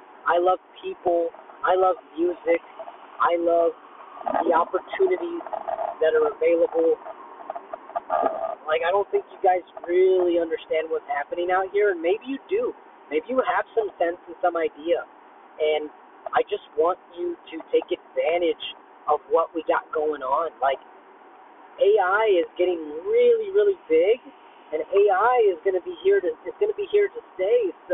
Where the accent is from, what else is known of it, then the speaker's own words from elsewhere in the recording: United States; born there; I felt grateful this morning because I was born in America. I think that was a big deal.